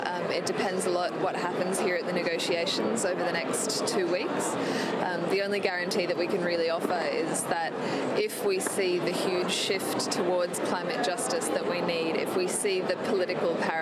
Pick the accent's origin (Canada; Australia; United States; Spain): Australia; moved away; I'm from Australia, but I've been living in Europe for the last year, and I had my 24th birthday on day 10 of the hunger strike